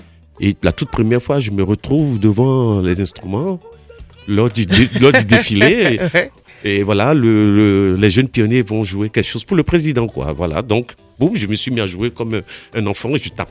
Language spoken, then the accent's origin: French; Cotonou, Littoral, Benin; also born or lived in Côte d'Ivoire; J'ai aimé depuis que j'étais au Bénin, parce que je suis né en Côte d'Ivoire, mais quand j'étais à Cotonou, j'aimais jouer sur les tambours.